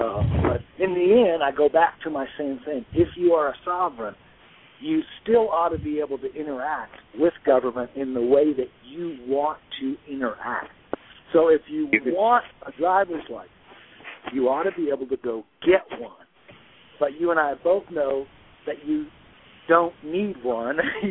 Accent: Eagle River, Alaska, United States; I did some research on the state of Alaska, because I'm from Eagle River

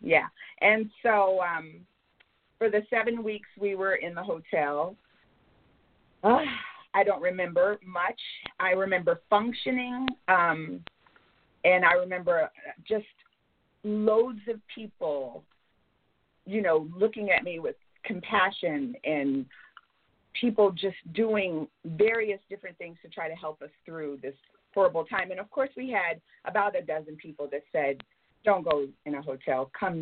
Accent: Terre Haute, Indiana, United States; I'm from Terre Haute, Indiana, so it was a three-hour drive on Highway 41

